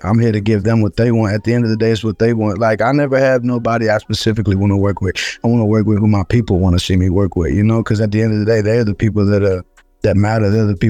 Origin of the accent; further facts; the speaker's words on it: Texas, United States; I mean, it's where I'm from. I'm a Texan. This is what I am.